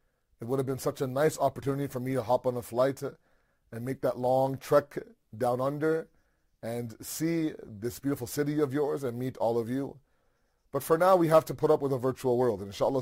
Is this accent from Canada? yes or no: yes; Toronto, Ontario, Canada; I was born and raised in Toronto. You know, I was born to typical Pakistani parents, immigrant parents. And so me growing up here in Toronto, where I'm coming to you from